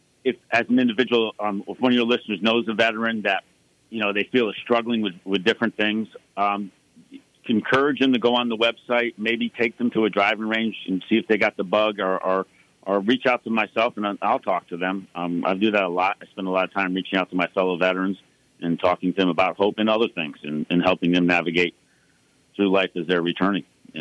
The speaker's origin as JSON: {"language": "English", "region": "New England", "country": "United States", "tie": "born or raised there", "said": "I grew up playing sports. I grew up in New England, so I grew up playing hockey and baseball and football and everything."}